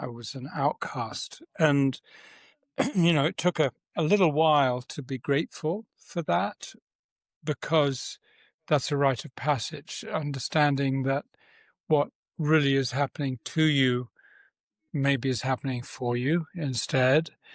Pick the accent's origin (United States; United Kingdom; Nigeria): United Kingdom; England; accent: English; I was born in England, although I'm half Italian. And so I sound English